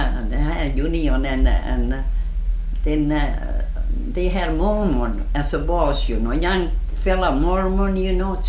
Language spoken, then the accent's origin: English; Finland; now in United States; That was 1902, you know, when I come from Finland.